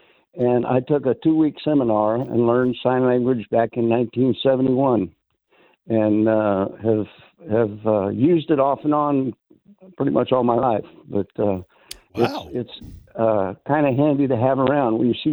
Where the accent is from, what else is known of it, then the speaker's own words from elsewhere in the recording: California, United States; Well, I grew up in California, so this is kind of flat for me.